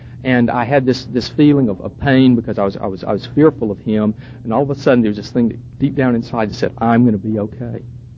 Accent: Manchester, North West England, United Kingdom; a little Methodist church that I grew up in Manchester.

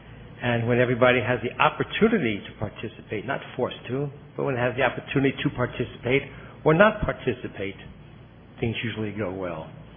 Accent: Coral Springs, Florida, United States; I'm up here from Coral Springs, Florida.

